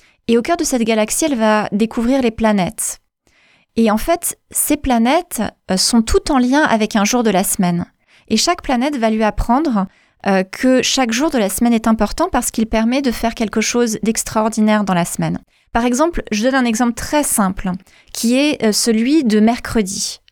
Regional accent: Paris, Île-de-France, France; Non, je suis de Paris.

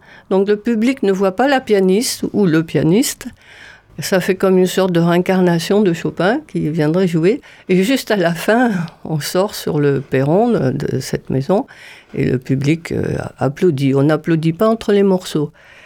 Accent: Toulouse, Occitanie, France; born there; je suis née à Toulouse, mais de père polonais.

